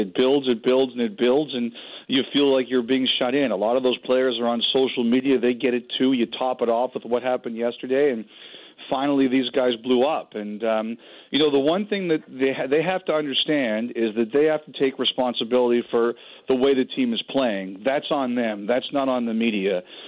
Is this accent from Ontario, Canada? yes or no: yes; Toronto, Ontario, Canada; I grew up in Toronto.